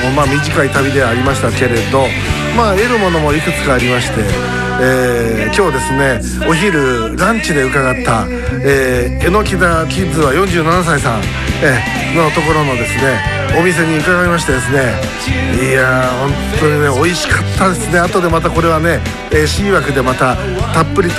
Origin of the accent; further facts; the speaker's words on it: Tokyo, Japan; もともと生まれは違うんですけど、ほぼほぼ事実上東京で生まれたような育ったようなというところで、ご幼少の身切りは東京の水で育てられたわけですし